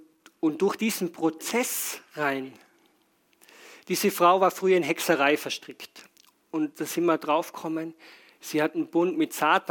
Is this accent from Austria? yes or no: yes; Austria; versuche bei uns in Österreich mit den Leuten umzugehen.